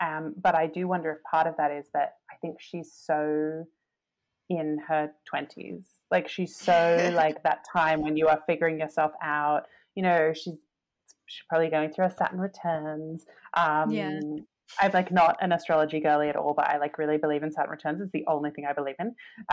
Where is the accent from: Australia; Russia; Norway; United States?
Australia; now in United Kingdom; there is something unique about the experience as an Australian of like dating British people.